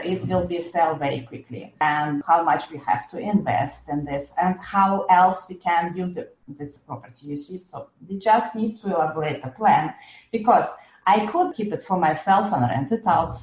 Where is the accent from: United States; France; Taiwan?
France; You know, I'm it's my home country.